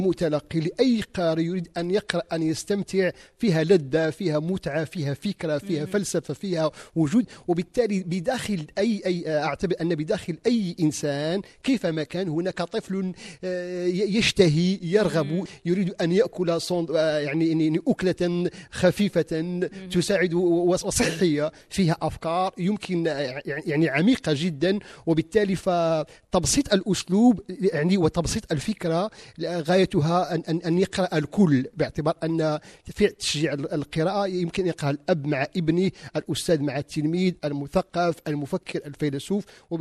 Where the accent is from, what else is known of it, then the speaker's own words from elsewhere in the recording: Morocco; ونحن يعني كمغاربة